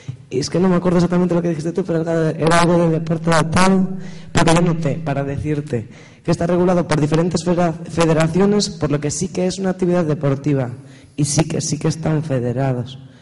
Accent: Vigo, Galicia, Spain; yo soy de Vigo, entonces no puedo... decir en Coruña

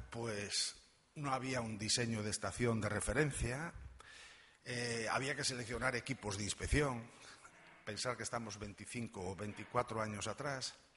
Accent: Spain; como los españoles somos así

